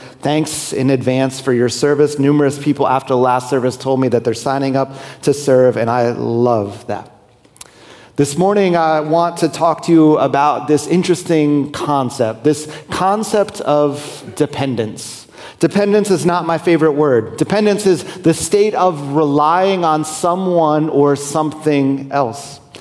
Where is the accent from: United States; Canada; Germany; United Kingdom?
United States; I know that because I'm an American.